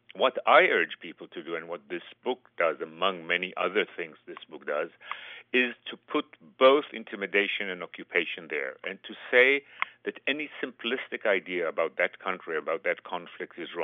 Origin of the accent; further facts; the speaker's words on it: Israel; English is a second language; as you can hear from my accent, I'm totally an Israeli. I was not born in this country or elsewhere. I was born and raised there.